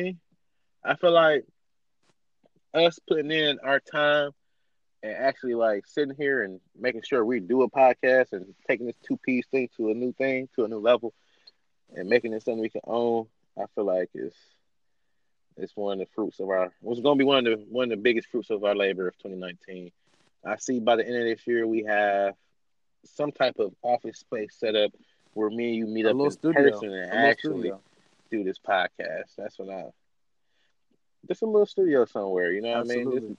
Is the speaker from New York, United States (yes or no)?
no; Detroit, Michigan, United States; like, I feel like the generation I grew up in Detroit, eat Coney like how they